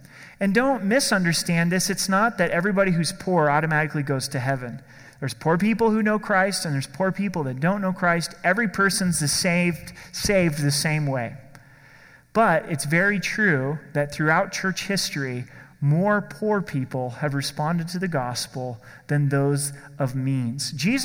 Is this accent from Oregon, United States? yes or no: yes; Oregon, United States; In my home state of Oregon, which has gone out of control in a lot of ways